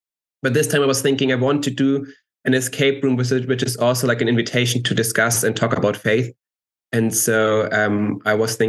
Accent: Bavaria, Germany; English is a second language; I'm from Germany. More exactly from the south of Germany. So it's a little bit a special. It's Bavaria. So it's quite important to mention it's Bavaria, not just Germany.

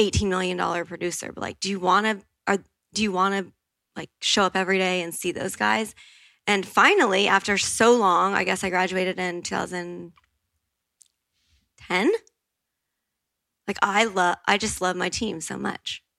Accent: Bible Belt, United States; this isn't politically correct, but that we grew up, or I grew up in the Bible Belt, and we don't realize our community, and not everywhere is like that.

